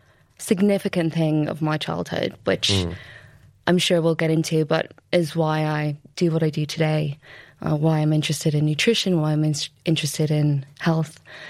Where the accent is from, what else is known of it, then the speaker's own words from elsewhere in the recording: Dundalk, Leinster, Ireland; If you haven't guessed from the accent, I'm Irish. So from a place called Dundalk, which is north of Dublin. It's not like a super well-known or special place, but it's where I grew up.